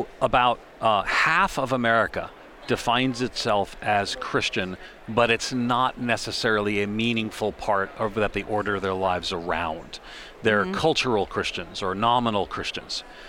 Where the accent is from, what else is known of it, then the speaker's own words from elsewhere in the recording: New York, United States; I grew up Roman Catholic outside of New York City on Long Island. And I mean, there's a cultural identity. I was Irish Catholic.